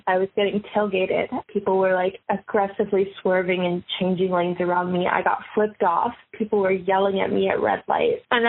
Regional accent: Canada; this Canadian does not support the illegal occupation of my hometown.

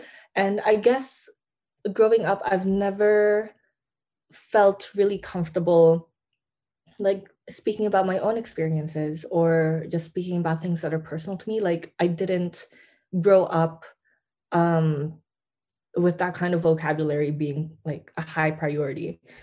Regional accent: Philippines; And like my own habits that I see at home and that I've seen growing up in the Philippines.

